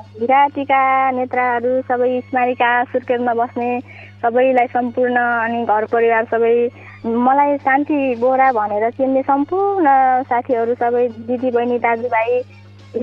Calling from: Bijaura, Lumbini Province, Nepal; Bardiya बासगरी बिजौराबाट

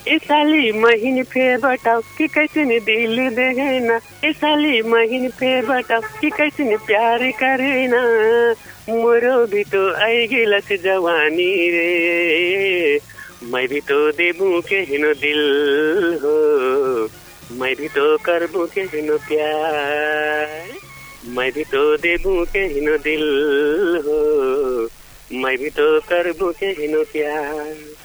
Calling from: Budhigaun, Lumbini Province, Nepal; हजुर म बर्दियाको बुढी गाउँदेखि हो

